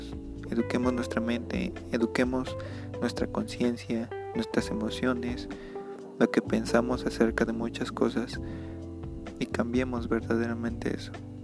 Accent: Mexico; Sobre todo aquí en México, aquí en mi país, en mi estado, hay algo que pasa muy constante

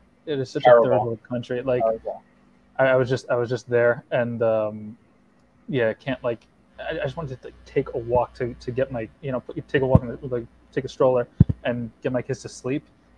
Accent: Passaic, New Jersey, United States; I am originally from Passaic.

